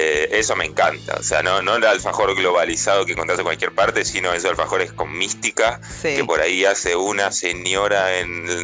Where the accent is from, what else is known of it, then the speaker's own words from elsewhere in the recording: Buenos Aires, Argentina; Yo soy porteño, nunca lo había visto